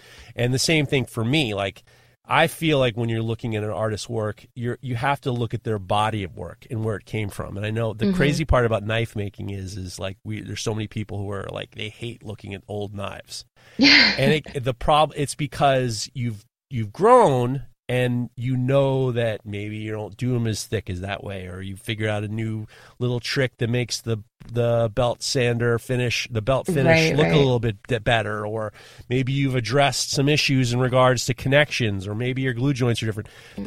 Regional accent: the South, United States; don't ask me, I'm from the South.

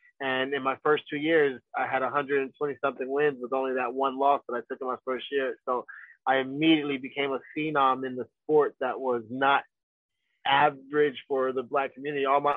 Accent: Ghana; I'm Ghana. I'm Ghanaian.

